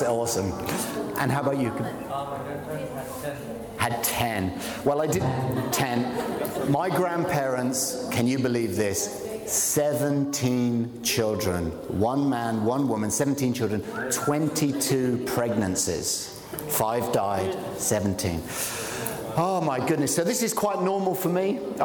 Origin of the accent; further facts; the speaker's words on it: Ireland; Now, remember, I'm from Ireland, half Irish, half English. So Irish Catholics, which is what I'm, my ethnic background is, we are known for having big families, okay?